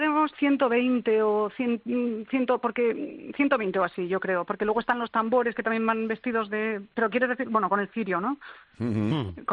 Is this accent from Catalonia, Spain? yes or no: no; Basque Country, Spain; ya sabéis cómo somos los vascos, y aquí la discreción, el pudor y todo se nos junta